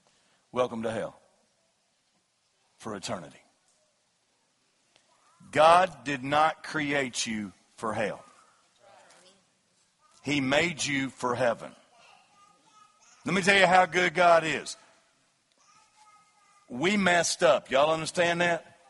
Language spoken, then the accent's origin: English; Kentucky, United States; I grew up in Kentucky and I heard this baloney coming out of the pulpits that I grew up with.